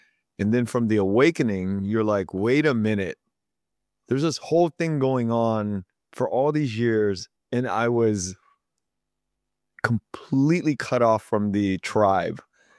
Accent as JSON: {"language": "English", "country": "United States", "tie": "born or raised there", "said": "And that's the thing I think about growing up in America."}